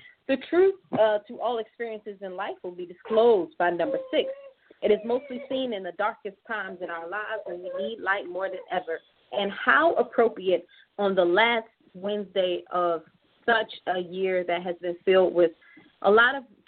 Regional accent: Baltimore, Maryland, United States; I have returned back to my hometown of Baltimore, and I'm here to reclaim the missing parts

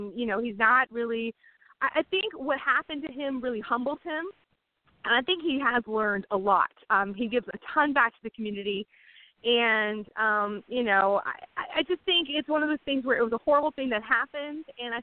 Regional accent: Philadelphia, Pennsylvania, United States; born there; also born or lived in Pensacola; Well, I was born in Philadelphia. My dad was stationed in Philadelphia, and so I only lived there like 2 weeks, and then they got a Tiger cruise and took the USS Lexington back to Pensacola where it was based.

